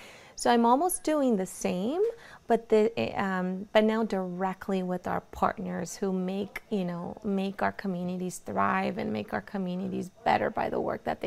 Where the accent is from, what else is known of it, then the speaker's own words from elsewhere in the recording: Lindsay, California, United States; English is a second language; also born or lived in Guadalajara, Mexico; my accent and, not English, not being my primary language. I was born in Mexico, in Guadalajara, Jalisco. And parents brought me here when I was 5 years old. Grew up in Porterville in Lindsay, California.